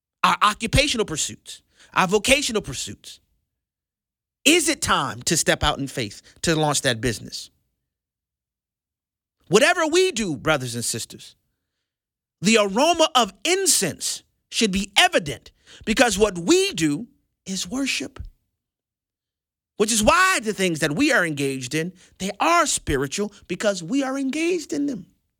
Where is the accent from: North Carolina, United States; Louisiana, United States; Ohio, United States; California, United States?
Louisiana, United States; Marrero; a ministry to the youth in Marrero, Louisiana. It's in my hometown area.